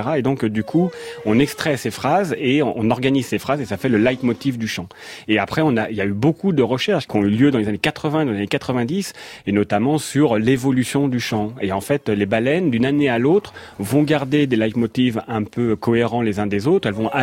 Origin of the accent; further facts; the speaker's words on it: Paris, Île-de-France, France; moi, je suis parisien, donc je vais pas avoir le même dialecte des Marseillais.